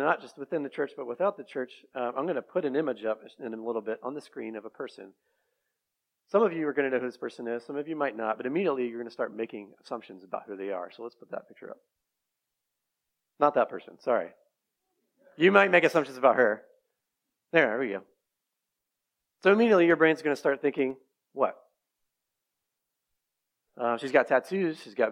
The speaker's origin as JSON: {"language": "English", "town": "Christiansburg", "region": "Virginia", "country": "United States", "tie": "born or raised there", "said": "I grew up in Christiansburg, just down the road. I didn't make it very far, obviously."}